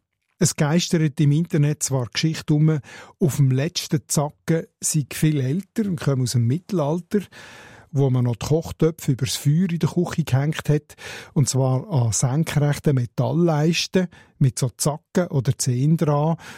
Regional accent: Solothurn, Switzerland; accent: Schwarzbubenland dialect; In meinem Dialekt ist ein Gutzi ein Bonbon, also ein Zucker, ein Zückerli.

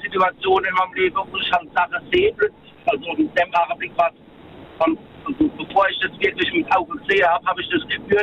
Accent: Römerberg, Rhineland-Palatinate, Germany; Ich komme aus Römerberg.

